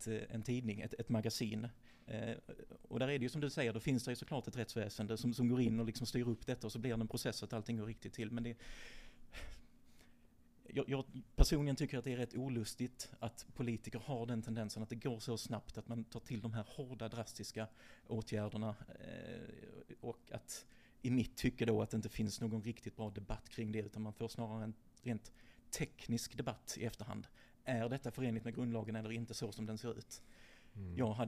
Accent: Sweden; Det är en diskussion i Tyskland som för mig som svensk är främmande.

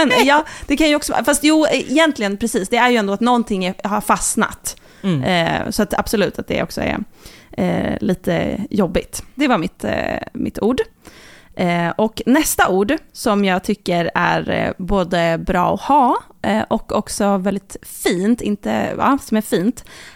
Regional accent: Sweden; first language Swedish; Så jag har halva min släkt i Tyskland. Men är uppvuxen i Sverige, så ja. Svenska är ju mitt första språk.

